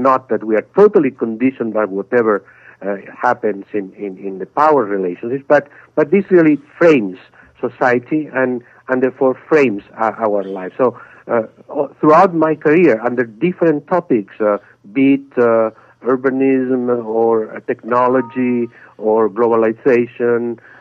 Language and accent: English; Spain; moved away as an adult; also born or lived in Paris; I grew up in Spain during the Franco dictatorship, and very early on, as early as being 16 years old, I engaged in the underground resistance against the dictatorship